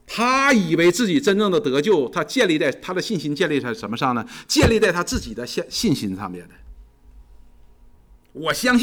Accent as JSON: {"language": "Chinese", "country": "China", "said": "我们中国人有一句话叫真知而行"}